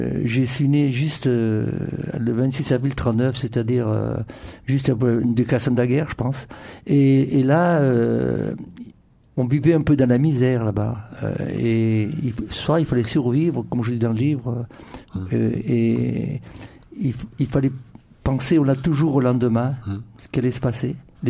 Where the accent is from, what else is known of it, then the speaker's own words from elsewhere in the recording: Italy; born there; Bon, je suis né en Italie, bien sûr.